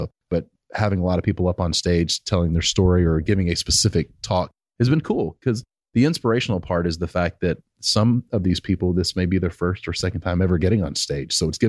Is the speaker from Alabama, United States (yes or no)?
yes; Prattville, Alabama, United States; Even though, again, growing up in the South, I think in Prattville, Alabama, where I grew up, I think we finally got a Chick-fil-A